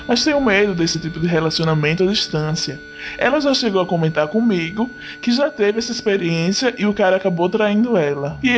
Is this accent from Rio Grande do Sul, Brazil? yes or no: no; Osasco, São Paulo, Brazil; Como eu disse, sou de Osasco, lá em São Paulo